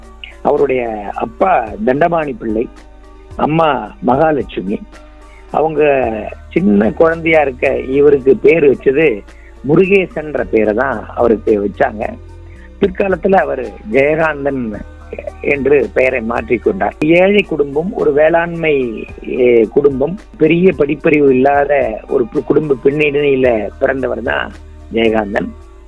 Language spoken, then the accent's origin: Tamil; Gingee, Tamil Nadu, India; செஞ்சி என்னுடைய சொந்த ஊர்.